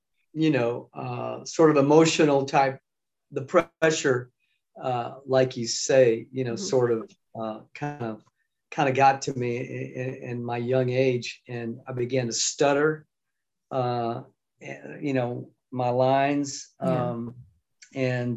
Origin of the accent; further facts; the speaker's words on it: Lafayette, Louisiana, United States; So he came to my hometown and my dad entered me in. My uncle actually entered me in, told my dad about it. And I entered the show in his talent contest and won that particular one in Lafayette, Louisiana.